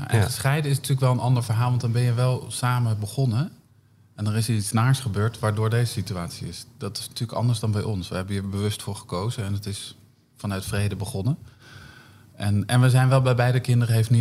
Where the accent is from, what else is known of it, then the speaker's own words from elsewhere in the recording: Groningen, Netherlands; Ik kom uit Noordoost-Groningen. Heel klein dorpje.